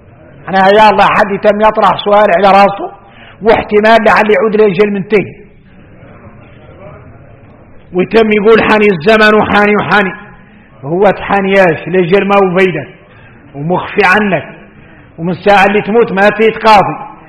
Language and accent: Arabic; Mauritania; والمهم عندنا احنا موريتاني لا احد يحصل شيء